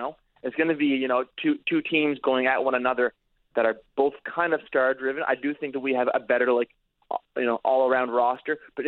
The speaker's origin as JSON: {"language": "English", "country": "Canada", "said": "I am Canadian"}